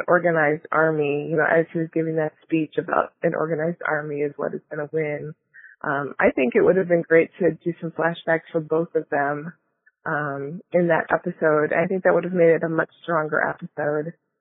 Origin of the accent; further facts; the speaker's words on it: Illinois, United States; I'm from Illinois. This is my first time calling in.